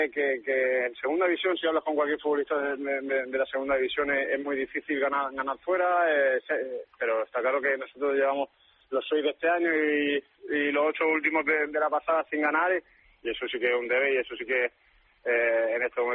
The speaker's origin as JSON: {"language": "Spanish", "town": "Canovelles", "region": "Catalonia", "country": "Spain", "said": "En el equipo del pueblo, en Canovella. Yo soy de Canovella. Canovella. 25 minutos de Sabadell y aquí lo tenemos."}